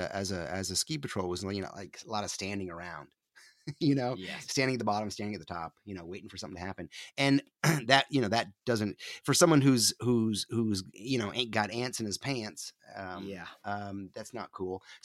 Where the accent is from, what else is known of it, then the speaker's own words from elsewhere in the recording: New York, United States; moved away as an adult; I grew up in upstate New York, the northeast corner of New York State, hemmed in by Burlington, Vermont, and Montreal. So a tiny little town with no culture whatsoever. We moved there because it was a military base. I lived there until I was 19 years old